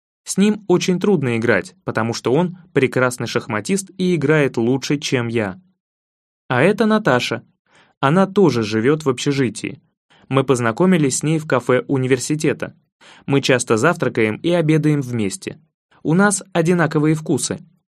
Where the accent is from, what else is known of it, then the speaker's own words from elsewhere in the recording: United States; Russian is a second language; now in Russia; Я из Америки. Я преподаватель. Я преподаю английский язык в университете в Америке.